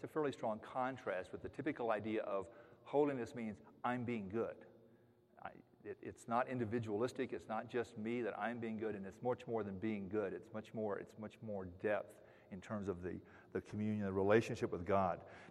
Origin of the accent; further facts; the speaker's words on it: Texas, United States; that's just one of the many benefits of growing up in Texas